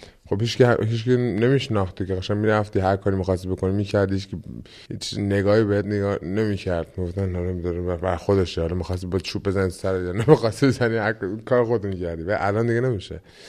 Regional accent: Iran; علتش این بود که من خب ایرانی هستم، دوست دارم برای فامیلم که تو ایران هستش

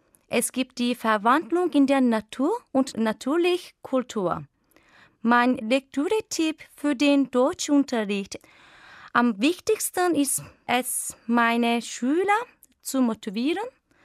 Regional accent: Istanbul, Turkey; German is a second language; Ich komme aus der Türkei. Ich bin geboren im Jahr 1984 in Istanbul.

